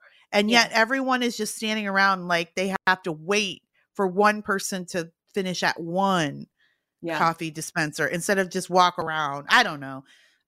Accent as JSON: {"language": "English", "country": "Canada", "lives_now": "United States", "said": "I have family in Toronto. As you know, I'm Canadian, been to Toronto many times."}